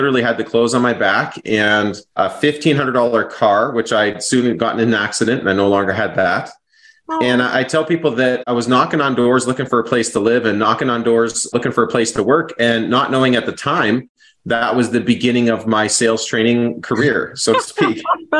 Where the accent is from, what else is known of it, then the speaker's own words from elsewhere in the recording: British Columbia, Canada; now in Saskatoon, Canada; I moved two provinces over. I grew up in British Columbia in the mountains.